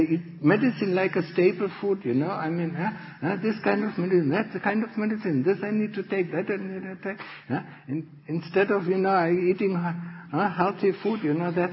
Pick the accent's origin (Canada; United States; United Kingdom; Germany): Germany; English is a second language; I mean, Germany, you know, I mean, I'm from Germany, yeah?